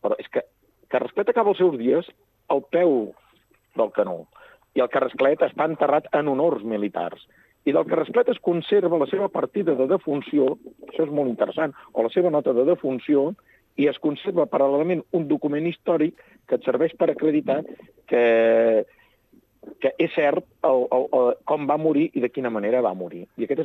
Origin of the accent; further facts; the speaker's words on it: Catalonia, Spain; sobretot la gent de la meva comarca, el Baix Camp, que sovint som propers al Priorat